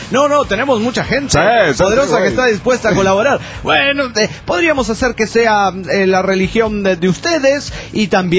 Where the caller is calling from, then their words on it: New York, United States; de New York, Estados Unidos de Norteamérica.